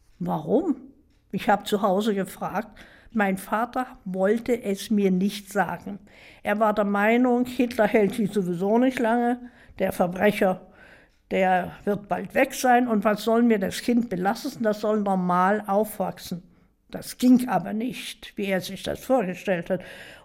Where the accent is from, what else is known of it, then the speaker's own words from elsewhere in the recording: Dresden, Saxony, Germany; born there; Ja, ich bin in Dresden geboren. Mein Vater, eine alte Dresdner Familie, Protestant. Die Mutti kam als zweijähriges Kind mit ihren Eltern aus Russland, aus Weißrussland.